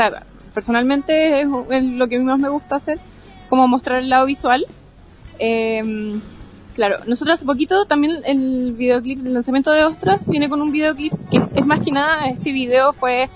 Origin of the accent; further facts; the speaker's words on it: Chile; vienen de nuestra jerga chilena, por ejemplo, que tienen otros significados, no solamente para nosotros como chilenos